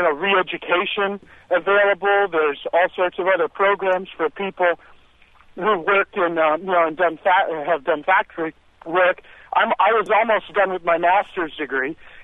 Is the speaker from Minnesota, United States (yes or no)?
no; New Hampshire, United States; I'm from New Hampshire, obviously